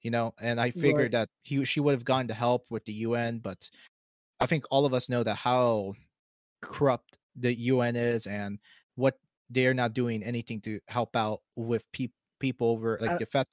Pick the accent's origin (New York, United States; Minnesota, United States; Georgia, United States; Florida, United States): Florida, United States; also born or lived in New Jersey; I've started in the surf in New Jersey, but I didn't stay long in New Jersey. So I grew up mostly down in the South, in South Florida.